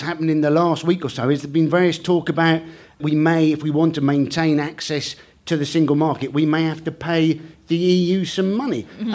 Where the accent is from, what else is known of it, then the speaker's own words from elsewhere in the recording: South West England, United Kingdom; I grew up in Cornwall. Anybody who came from Devon, we regarded them as an immigrant.